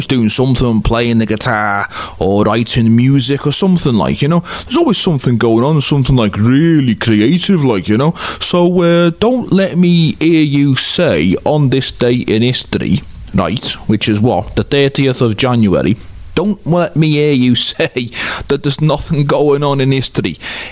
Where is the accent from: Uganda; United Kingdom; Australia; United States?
United Kingdom; Liverpool, North West England; We're from Liverpool and we're proud.